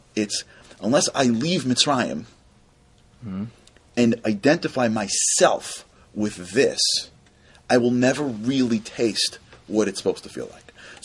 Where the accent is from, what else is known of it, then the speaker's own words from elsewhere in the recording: United States; I'm American.